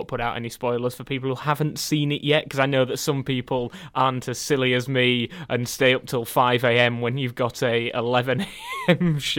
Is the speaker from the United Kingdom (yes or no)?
yes; Huddersfield, Yorkshire and the Humber, United Kingdom; I'm from Huddersfield, so is Maisie.